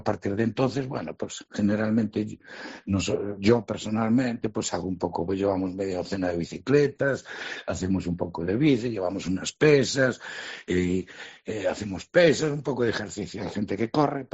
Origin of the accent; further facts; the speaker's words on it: Ferrol, Galicia, Spain; tres somos de Ferrol, va un carpintero, Roberto, el amas de velero y el peluquero que soy yo. Somos de Ferrol los tres